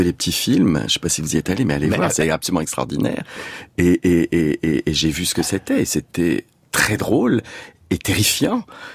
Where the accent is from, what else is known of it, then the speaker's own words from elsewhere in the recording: Brittany, France; moi je suis breton d'origine